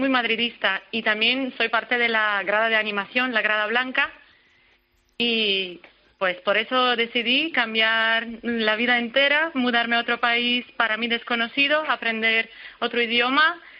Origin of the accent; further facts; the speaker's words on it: North Macedonia; Spanish is a second language; now in Spain; Soy macedonia, pero vivo en España y me considero medio española en el corazón, la verdad.